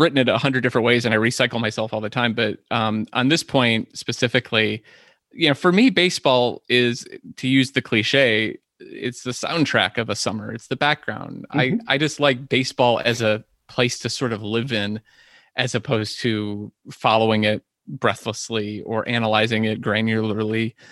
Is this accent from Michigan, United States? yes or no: yes; Detroit, Michigan, United States; now in Ohio, United States; I would watch TBS when I moved away from Detroit and watch the Braves games and everything. But now, I have MLB TV. I could watch basically any game. We're only blacked out here in Ohio from a couple of teams.